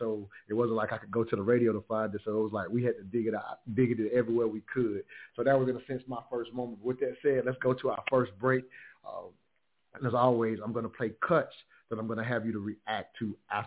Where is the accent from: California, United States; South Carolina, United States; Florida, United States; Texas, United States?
South Carolina, United States; Myself growing up in South Carolina, it kind of took … for me to even get hip to this thing.